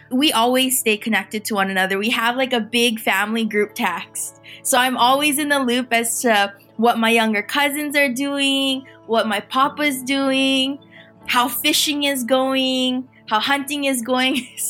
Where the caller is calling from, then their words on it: Hawaii, United States; My pronouns are she, her, and hers, and I'm tuning in from the Big Island of Hawaii.